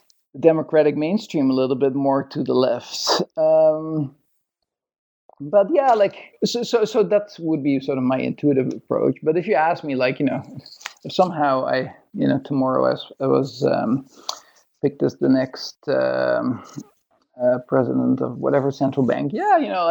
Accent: Netherlands; English is a second language; when I was growing up in Holland, like, you know, 15 years old or whatever

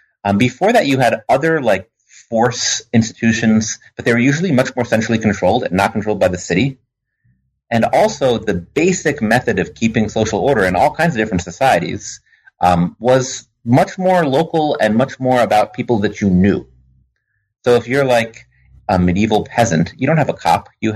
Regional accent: New York, United States; also born or lived in Vermont; I grew up partially in New York and partially in Vermont, and seeing the contrast between those places and how they were organized always struck me as something interesting.

